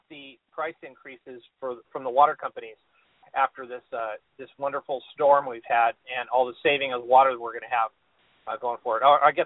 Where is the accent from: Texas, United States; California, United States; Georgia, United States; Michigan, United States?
California, United States; Simi Valley; Well, we had an interesting event in my hometown of Simi Valley today.